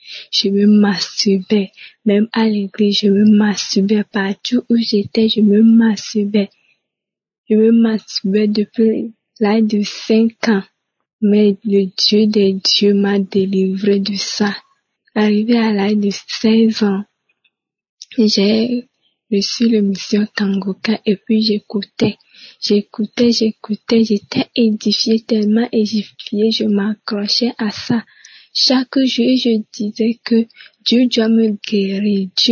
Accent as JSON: {"language": "French", "region": "Maritime", "country": "Togo", "said": "Je suis une Togolaise vivant à Lomé."}